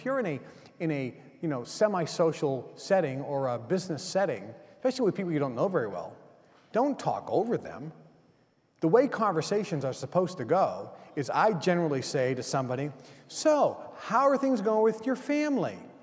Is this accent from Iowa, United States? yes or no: no; Lynn, Massachusetts, United States; I grew up in Lynn, Massachusetts. I went to high school.